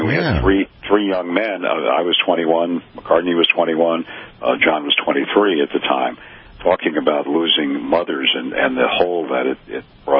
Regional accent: Miami, Florida, United States; I grew up in Miami. We always remember our roots

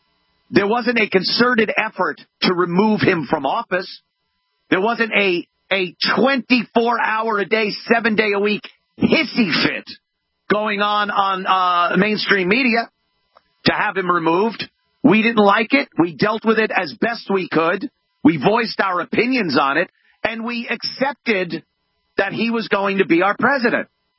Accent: Minnesota, United States; MyPillow, made in my home state of Minnesota.

